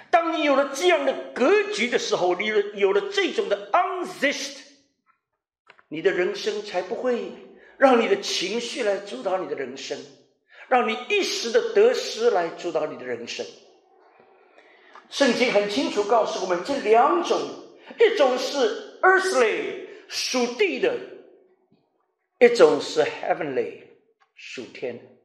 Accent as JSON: {"language": "Chinese", "country": "China", "said": "我想其实对我们中国人来讲，对我们华人来讲，我们觉得我们是一个勤劳、智慧、勇敢的民族"}